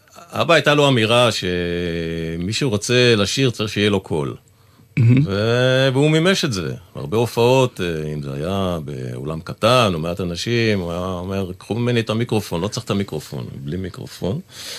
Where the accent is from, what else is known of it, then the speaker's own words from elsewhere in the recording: Tel Aviv, Tel Aviv District, Israel; וב-54 הם חזרו לארץ, והקימו בית בשכונת אפקה בתל אביב, שם גדלנו.